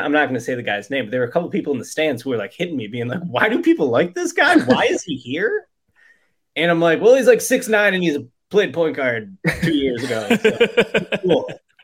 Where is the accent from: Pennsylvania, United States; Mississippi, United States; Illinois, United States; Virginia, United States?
Illinois, United States; Chicago; You know what's weird is, I'm from Chicago, and I'm not an Illinois basketball fan